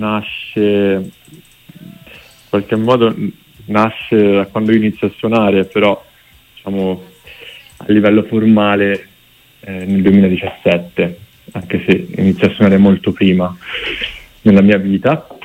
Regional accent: Grosseto, Tuscany, Italy; also born or lived in Rome; now in Milan, Italy; nato a Roma, però mia madre è romana. Sono nato a Roma e ho vissuto più che altro però a Grosseto, anche se poi sono tornato a Roma per studiare 6 anni fa e poi ora sono a Milano, però sono da pochissimo.

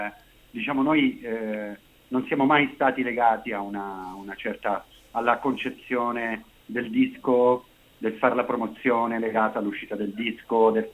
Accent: Crotone, Calabria, Italy; also born or lived in Bologna; now in Catania, Italy; Io sono originario della Calabria

